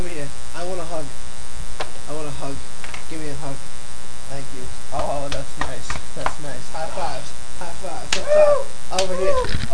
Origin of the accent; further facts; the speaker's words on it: United States; I mean, if you're looking at it as an American and, you know, as an Olympian